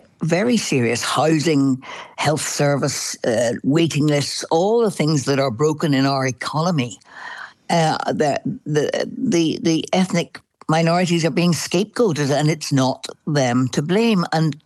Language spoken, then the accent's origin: English; Belfast, Northern Ireland, United Kingdom; I was born and bred in Belfast, and, you know, obviously there were the days of the Troubles that I lived through. I was a teenager when they started